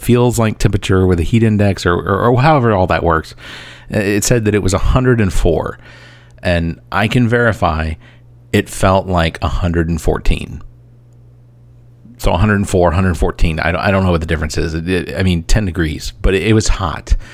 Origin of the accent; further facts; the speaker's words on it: Atlanta, Georgia, United States; now in Columbia, United States; I'm originally from Atlanta. I now live in Columbia, South Carolina, where it is hot.